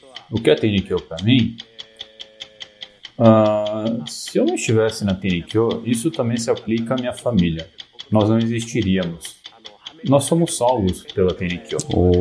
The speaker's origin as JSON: {"language": "Portuguese", "country": "Japan", "second_language": "Portuguese", "said": "Ah, eu sou japonês. Sou japonês. Ah, eu moro na província de Nara, a 10 minutos de carro de Tenri."}